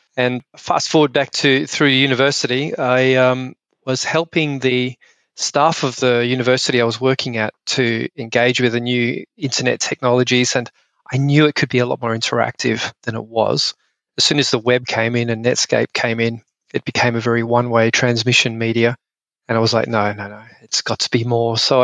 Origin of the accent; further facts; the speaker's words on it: Northern Territory, Australia; My background is that I come from Central Australia. I grew up in the deserts out there